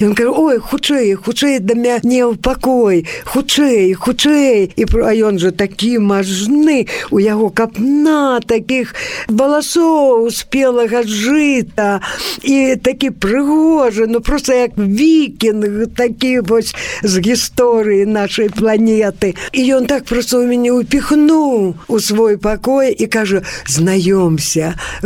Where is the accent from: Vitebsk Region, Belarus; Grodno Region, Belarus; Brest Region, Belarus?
Brest Region, Belarus; Byaroza; Я кажу: «Ну, родам з Берасцейскай вобласці, з Брэшчыны». «А, так і я ж з Брэшчынскай вобласці. Адкуль? З якога месца?» Я кажу: «З Бярозы».